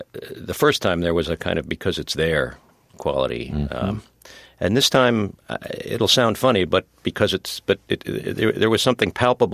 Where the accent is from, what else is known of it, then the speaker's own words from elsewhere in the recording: New York, United States; Well, first of all, I'm an American. And I'm very interested in America.